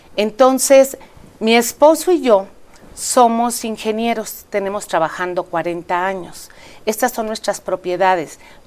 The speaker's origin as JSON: {"language": "Spanish", "region": "Zacatecas", "country": "Mexico", "tie": "born there", "lives_now": "Coatzacoalcos, Mexico", "said": "No, yo nací en Zacatecas."}